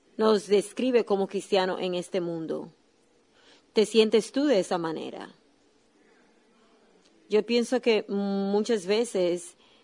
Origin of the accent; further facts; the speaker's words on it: Puerto Rico; yo sé que ahora que soy un ciudadano de Dios, antes de ser un puertorriqueño o ser un ciudadano de los Estados Unidos, yo soy un ciudadano en el reino de Dios